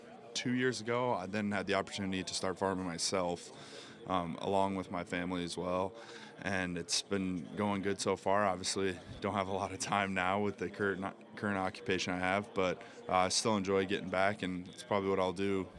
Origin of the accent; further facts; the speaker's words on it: Pierce, South Dakota, United States; So I'm from Pierce, South Dakota, and I kind of grew up working on our family farm up in North Central South Dakota.